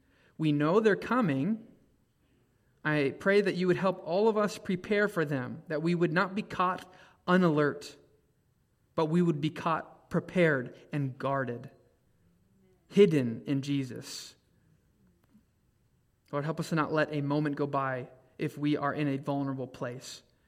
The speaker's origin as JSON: {"language": "English", "town": "Fresno", "region": "California", "country": "United States", "said": "Oh, yeah, I'm from Fresno."}